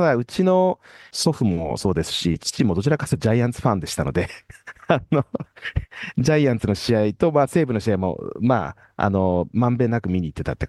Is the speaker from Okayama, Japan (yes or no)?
no; Urawa, Saitama, Japan; そうですね、出身はですね、私は埼玉県の方ですね、こちらの方の出身でございます。